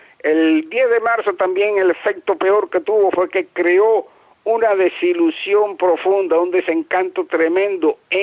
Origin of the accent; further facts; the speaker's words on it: Cuba; yo vengo de un pueblicito de campo, yo no soy habanero ni nada de eso